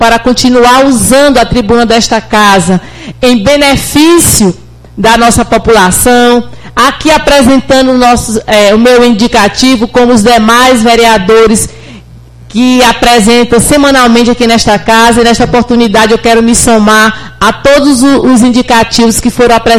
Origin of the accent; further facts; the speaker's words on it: São João dos Patos, Maranhão, Brazil; Tenho uma família pequena, porque sou do São João dos Patos, Maranhão.